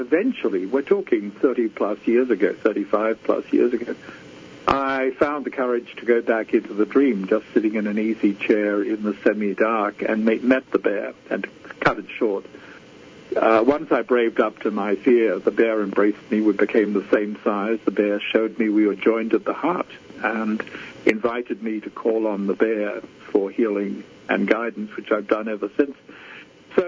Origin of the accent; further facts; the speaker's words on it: Australia; now in North America; I'm Australian. We don't have native bears in Australia, but when I started living in North America